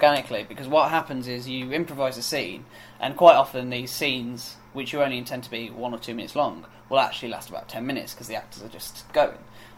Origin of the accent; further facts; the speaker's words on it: Sutton Coldfield, West Midlands, United Kingdom; Well, I mean, I come from Sutton Coldfield in Birmingham.